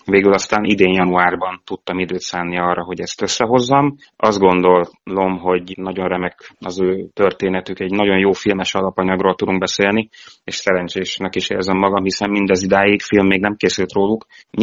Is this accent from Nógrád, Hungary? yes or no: no; Nyékládháza, Borsod-Abaúj-Zemplén, Hungary; És hát én nyéklátházi származású vagyok